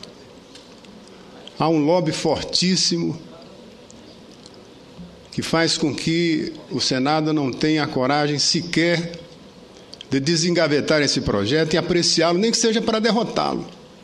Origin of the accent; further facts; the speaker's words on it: Acre, Brazil; Primeiro porque ela foi fundada na minha terra, no Acre, uma coisa inédita no país.